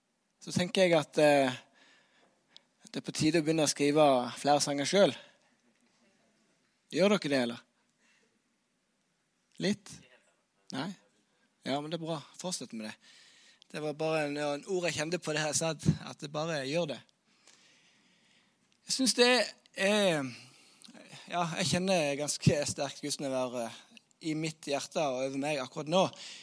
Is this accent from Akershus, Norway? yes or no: no; Sokndal, Rogaland, Norway; Jeg er fra Sokndal. Møy er en drøy halvtime fra meg